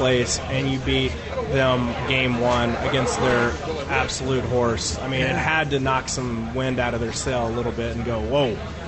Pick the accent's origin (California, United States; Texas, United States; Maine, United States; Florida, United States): Texas, United States; You know, I grew up a Ranger fan because I grew up in Texas and watching those games